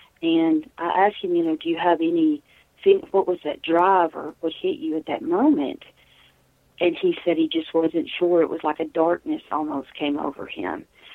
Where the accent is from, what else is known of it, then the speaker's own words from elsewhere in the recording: Tennessee, United States; his grandmother lives just a few towns down, or lived from my hometown where I'm out here in Tennessee.